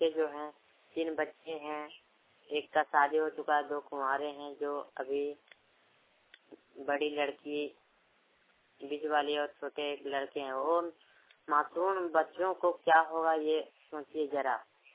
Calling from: Hazaribagh, Jharkhand, India; ग्राम सरकारी पोस्ट कुशागना प्रखंड किशनगढ़ जिला हजारीबाग से बोल रहा हूँ।

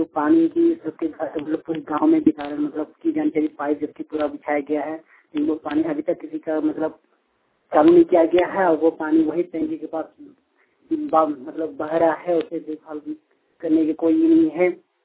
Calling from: Asansol, Jharkhand, India; मैं ग्राम आसनसोल जिला दुमका से बोल रहा हूँ।

